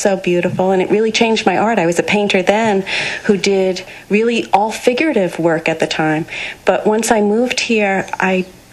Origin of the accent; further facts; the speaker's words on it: New York City, New York, United States; I'm from New York City.